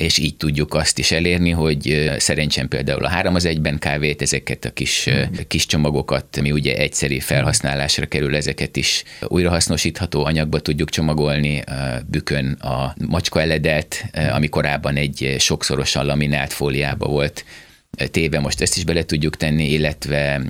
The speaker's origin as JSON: {"language": "Hungarian", "country": "Hungary", "said": "én magyar vagyok"}